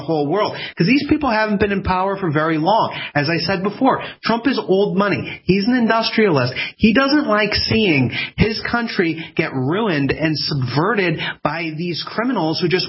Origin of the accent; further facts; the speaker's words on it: Ireland; I'm an Irish guy.